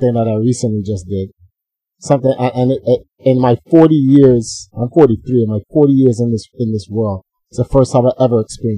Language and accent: English; New York, United States; You think you know, growing up in New York and you hear about Niagara Falls, et cetera, et cetera.